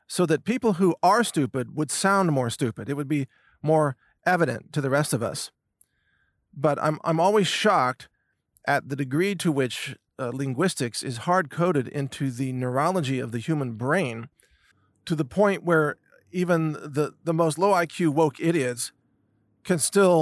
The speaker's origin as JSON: {"language": "English", "country": "United States", "said": "even though I'm an American and I am obviously pro-America and I love America"}